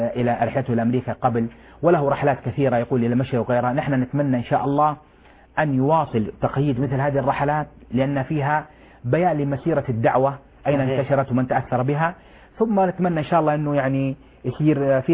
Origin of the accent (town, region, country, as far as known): Saudi Arabia